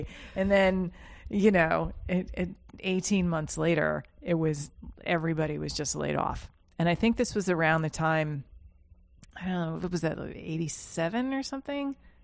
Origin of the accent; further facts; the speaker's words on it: Yonkers, New York, United States; I am from Yonkers, New York, specifically. And then New York City, like as soon as I graduated high school, I ran away to New York City. I went to Pratt, lived in Brooklyn when it wasn't cool